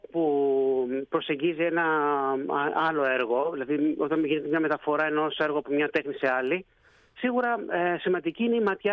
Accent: Greece; γιατί εδώ όταν ακούνε όλοι ότι είμαι Έλληνας, με φωνάζουν

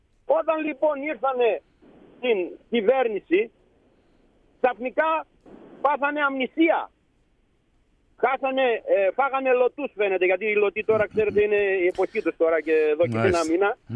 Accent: Macedonia, Greece; γιατί είμαστε Μακεδόνες περήφανοι.

